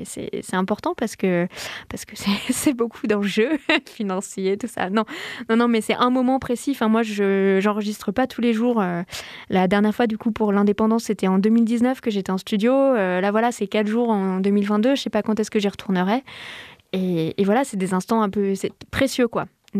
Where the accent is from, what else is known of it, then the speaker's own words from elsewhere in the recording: Lyon, Auvergne-Rhône-Alpes, France; je viens de Lyon, donc j'ai l'habitude de la grosse ville.